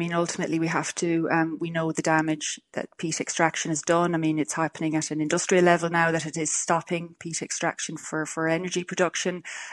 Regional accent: Connacht, Ireland; myself and Hildegard Nocton, the 2 super junior ministers, are from the West. I'm from Mayo originally.

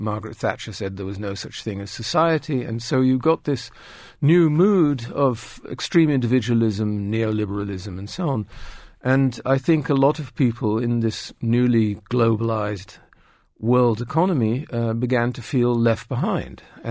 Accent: Netherlands; English is a second language; Yes, I was born and bred in the Netherlands

